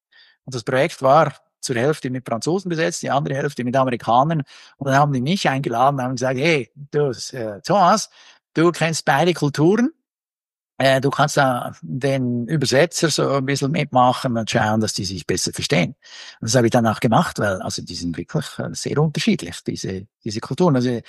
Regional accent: Bern, Switzerland; als ein Schweizer, insbesondere als einer, der aus Bern kommt.

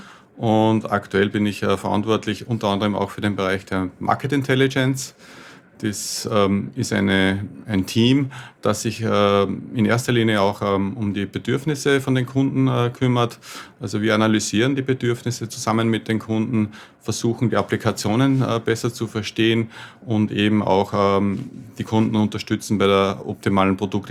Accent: Austria; accent: Austrian dialect; ich komme von der E+E-Elektronik aus Österreich. Ich versuche Hochdeutsch zu sprechen, weil unser Dialekt doch ein bisschen eigen ist.

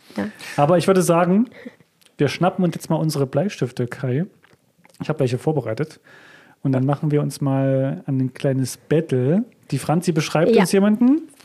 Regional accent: Rudolstadt, Thuringia, Germany; da wo ich herkomme, in Rudolstadt.

